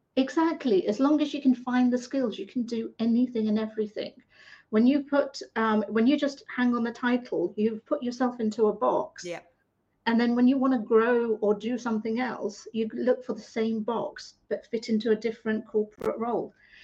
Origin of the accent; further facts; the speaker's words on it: United Kingdom; So I'm a British Asian woman, that's Indian for the people in the US.